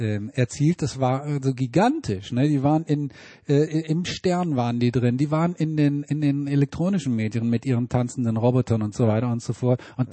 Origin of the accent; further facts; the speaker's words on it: Ahaus, North Rhine-Westphalia, Germany; aus Ahaus, aus meiner Heimat, muss ich ein großes Kompliment machen